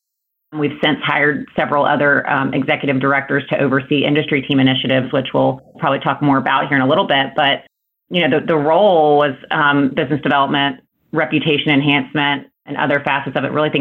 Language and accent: English; Memphis, Tennessee, United States; I'm originally from Memphis, wanting to get back to Tennessee and moved to Nashville